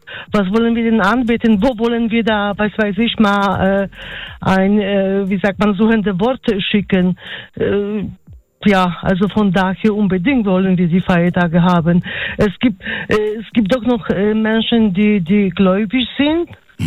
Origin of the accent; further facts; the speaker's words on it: Poland; German is a second language; now in Germany; Ja, ich gehe in die Kirche. Ich gehe manchmal, also wie man vielleicht von der Sprache hört, ich komme aus Polen, ja, ich gehe, ich suche mir sogar Kirche, wo man in polnischer Sprache Gottesdienst, feiert